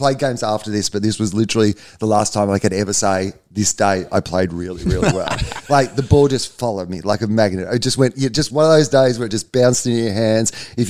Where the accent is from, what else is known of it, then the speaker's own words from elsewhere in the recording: Victoria, Australia; I'm from Victoria. Like, I've played like good junior footy.